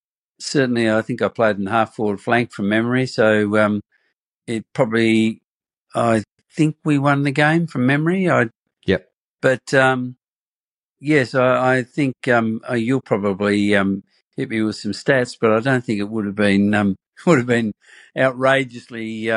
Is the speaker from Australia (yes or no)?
yes; Yea, Victoria, Australia; I came from Yay in the northeast. I went to Scotch at boarding school